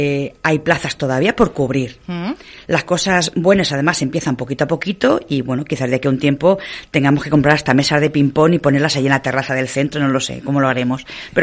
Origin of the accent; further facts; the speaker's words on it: Castilla-La Mancha, Spain; puesto que estamos en La Manchuela tengo que decir, porque yo soy de La Manchuela, también, bueno, es preciosa, tiene muchísimos parajes, iglesias, etcétera.